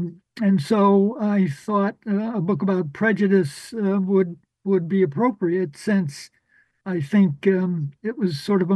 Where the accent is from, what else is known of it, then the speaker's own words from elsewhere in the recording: Chicago, Illinois, United States; So I think it has influenced, you know, growing up in Chicago. Chicago is a place where, you know, I don't know how to put it, but there's probably every conceivable ethnic group.